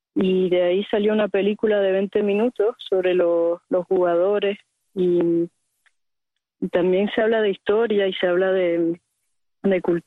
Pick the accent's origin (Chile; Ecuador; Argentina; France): France; also born or lived in Cuba; yo nací en Cuba, pero crecí en Francia